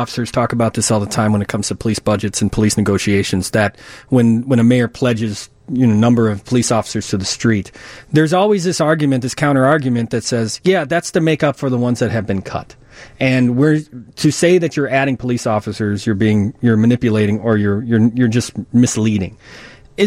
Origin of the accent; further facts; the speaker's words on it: Chicago, Illinois, United States; as a Chicagoan and a taxpayer